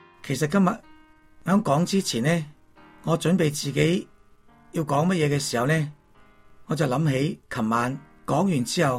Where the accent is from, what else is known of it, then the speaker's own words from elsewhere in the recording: China; 呢份嘅广阔就好似我哋中国人嘅成语一样